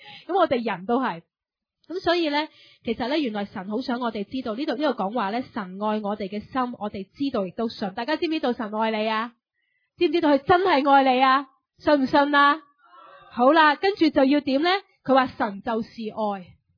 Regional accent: United States; 虽然我系美国人，应该唔会有事嘅吓。

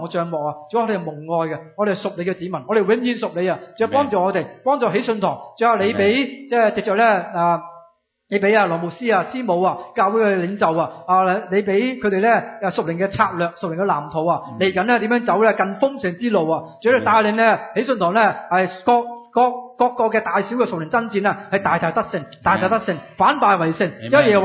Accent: China; 特别我哋中国人啊，我哋咧即系历久以嚟咧拜偶像啊

